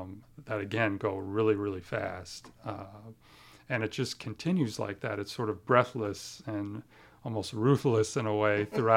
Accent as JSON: {"language": "English", "region": "Vermont", "country": "United States", "tie": "born or raised there", "lives_now": "Houston, United States", "said": "I'm in Houston. I've been at Rice University in Houston for 16 years now, although I grew up on the East Coast in Vermont."}